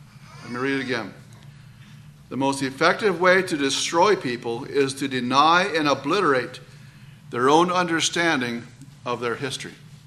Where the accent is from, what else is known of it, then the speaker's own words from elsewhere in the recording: Maryland, United States; now in Canada; You know, I grew up in Maryland, so it was south of the Mason-Dixon line, which means I would have grown up on the southern side.